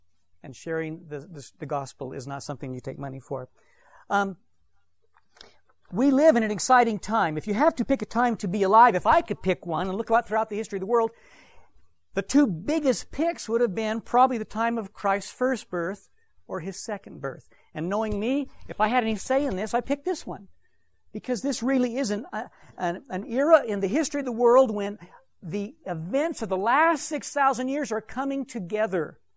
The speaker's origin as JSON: {"language": "English", "town": "Ephraim", "region": "Utah", "country": "United States", "tie": "born or raised there", "said": "I'm from here. I was born in Ephraim. And my parents and grandparents and great-grandparents and great-great-grandparents are from Ephraim. They settled the town in 1842."}